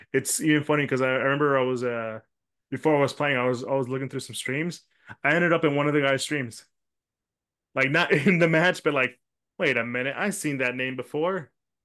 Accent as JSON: {"language": "English", "country": "United States", "said": "me as an American in Japan"}